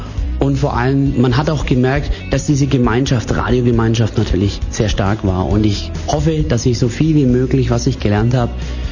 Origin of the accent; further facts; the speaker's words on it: Bavaria, Germany; now in Austria; Also ursprünglich bin ich ein Kind der bayerischen Sonne, was man vielleicht auch vom Dialekt vielleicht nicht hören